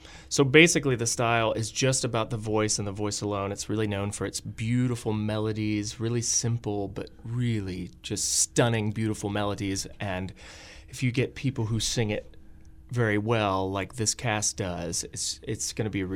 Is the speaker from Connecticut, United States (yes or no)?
no; Ohio, United States; now in Omaha, United States; I live in Omaha. I grew up in Ohio, but I've lived here for about 5 years now.